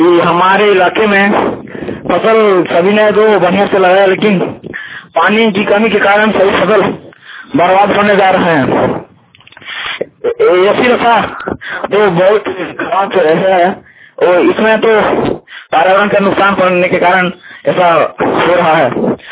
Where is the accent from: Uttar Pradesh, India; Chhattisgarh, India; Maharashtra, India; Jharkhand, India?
Jharkhand, India; Giridih; ग्राम सटीवत पश्चिम पहाड़ी थाना रेंगाबाद जिला गिरिडीह का निवासी हूँ। मैं अभी वर्तमान समय में अभी मैं दसवां वर्ग का छात्र हूँ।